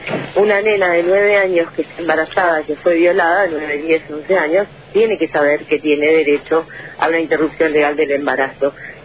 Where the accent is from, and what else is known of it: Argentina